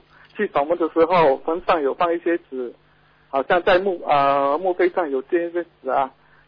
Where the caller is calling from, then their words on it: Indonesia; 我是从印尼打来的，